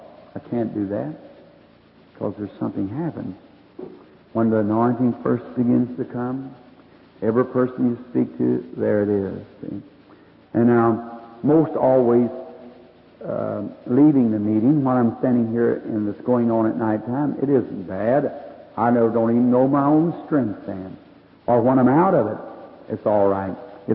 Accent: United States; Farthest away from God that I know of is the United States. I say that with respect as an American.

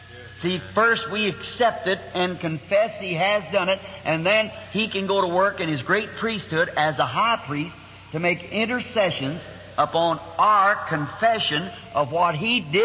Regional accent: Ireland; And I have Episcopalian, Presbyterian, formerly background Catholic to my family. I'm Irishman.

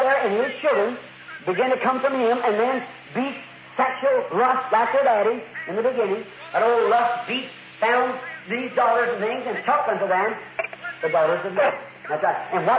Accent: United States; I'm an American. You know I am.

